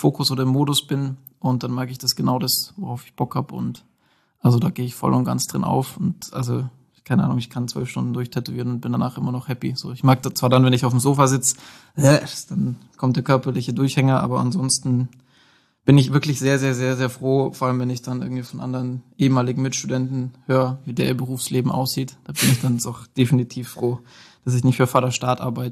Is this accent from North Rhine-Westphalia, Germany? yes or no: no; Nördlingen, Bavaria, Germany; now in Nuremberg, Germany; komme aus Nördlingen, also gebürtiger Schwabe, ne? Schaffe Häuslebauer und so, wohne jetzt aber seit 7 Jahren in Nürnberg